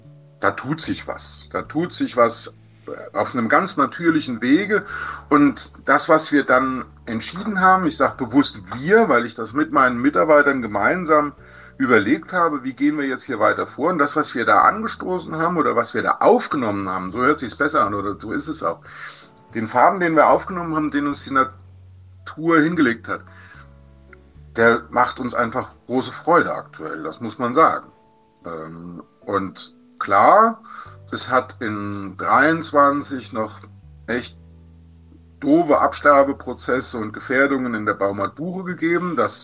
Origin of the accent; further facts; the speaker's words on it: Oberwalmenach, Rhineland-Palatinate, Germany; Also meine Heimatgemeinde Oberwalmnach hat 150 Einwohner.